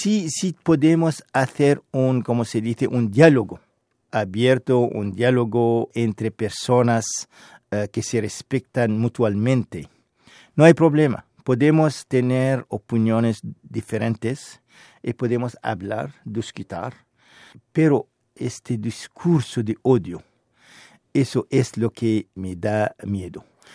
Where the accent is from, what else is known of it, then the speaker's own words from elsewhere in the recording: Quebec, Canada; Esta minoría hace mucho mal a nuestra reputación como quebequense, como canadiense.